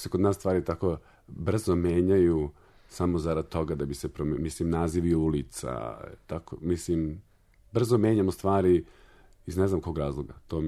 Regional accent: Bosnia & Herzegovina; born there; zato što sam rođen u Bosni, a majka mi je iz Srbije, otac je Crnogorac, te to ono, prava jugoslovenska mešavina.

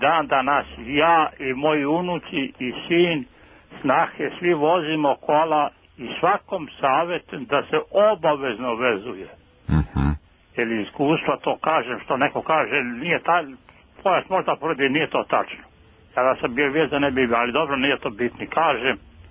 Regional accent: Čačak, Šumadija and Western Serbia, Serbia; Pa evo kad vozim, ja sam iz Čačka.

